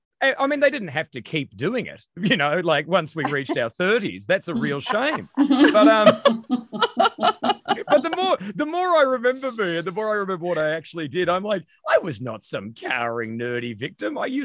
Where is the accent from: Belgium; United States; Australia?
Australia; Maryborough, Queensland; born there; I was born in Maryborough, so I was born in Queensland.